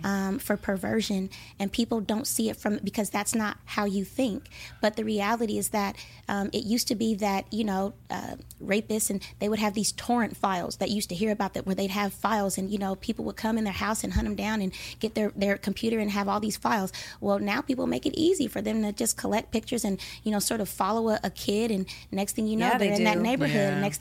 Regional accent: Compton, California, United States; and my friend, we're from Compton, so, you know, she was like, something's wrong here

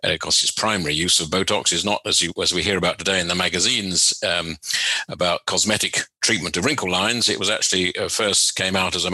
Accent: Walthamstow, London, United Kingdom; I was brought up in East London in Walthamstow. I went to school in Walthamstow and then went off to university in Bristol to study medicine

